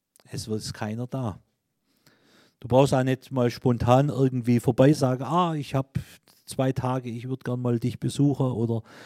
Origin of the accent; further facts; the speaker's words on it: Baden-Württemberg, Germany; in meinem Heimatdorf war es nicht so, aber aus Erzählungen in anderen Orten auf der Schwäbischen Alb